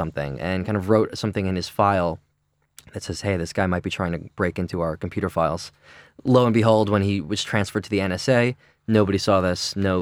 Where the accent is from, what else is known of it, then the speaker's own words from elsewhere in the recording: United States; She's Canadian, but as an American, I'll take it for the team.